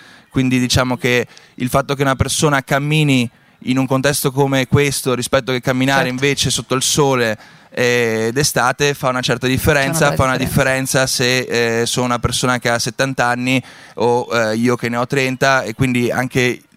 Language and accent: Italian; Padua, Veneto, Italy; Io vengo da Padova